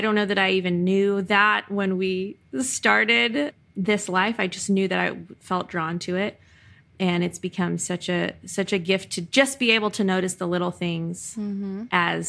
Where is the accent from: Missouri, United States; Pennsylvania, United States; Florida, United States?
Florida, United States; And winter used to make me go, oh, because I'm from Florida.